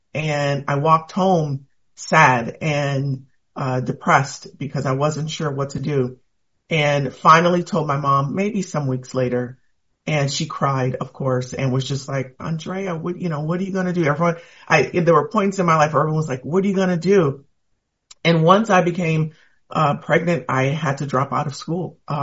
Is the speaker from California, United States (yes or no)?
yes; Pasadena, California, United States; So born and raised in Pasadena, California, to a single mom with one brother and one sister.